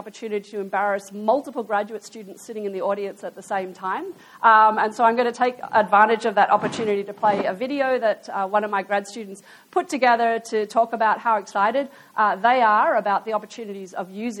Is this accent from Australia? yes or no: yes; Australia; I can make fun of it because I'm Australian